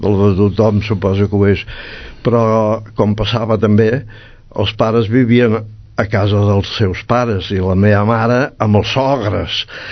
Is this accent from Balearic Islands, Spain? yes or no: no; Sabadell, Catalonia, Spain; born there; Vaig néixer a Sabadell, fill de pares sabadellencs, al carrer Ausias Mar 135, que era allà on passa la Gran Via, i abans hi passava la línia del tren del nord, que dèiem nosaltres.